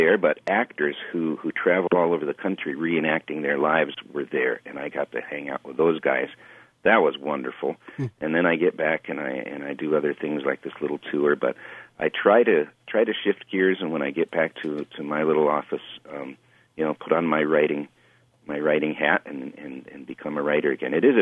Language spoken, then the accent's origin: English; Sioux City, Iowa, United States; And, of course, I grew up in Sioux City.